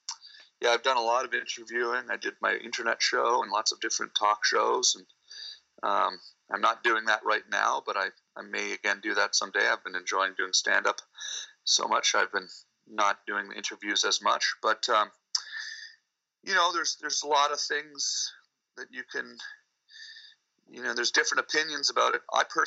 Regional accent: Pembroke, Ontario, Canada; born there; like it says on my Wikipedia page that I was born in Pembroke, Ontario.

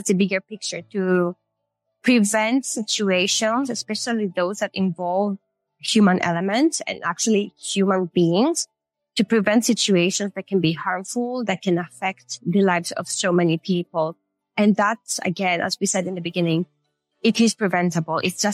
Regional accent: Greece; I am half Filipina, but I was born and raised in Greece. So I do tend to behave in a more Greek way.

